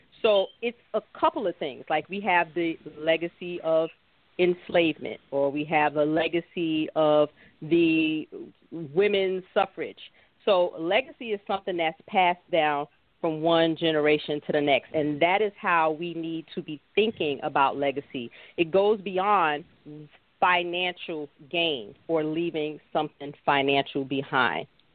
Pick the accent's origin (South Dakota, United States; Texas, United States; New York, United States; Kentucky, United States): New York, United States; I'm originally from Brooklyn, New York.